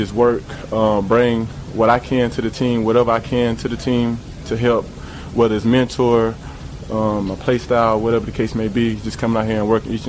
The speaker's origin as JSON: {"language": "English", "region": "Alabama", "country": "United States", "said": "I'm from Alabama. I went to, played in Georgia, right?"}